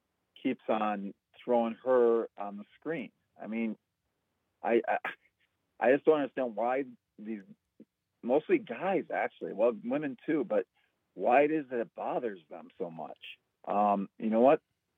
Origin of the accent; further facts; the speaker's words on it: Durand, Wisconsin, United States; moved away as an adult; now in Los Angeles, United States; Yeah, I'm from Durand, which is down by Eau Claire.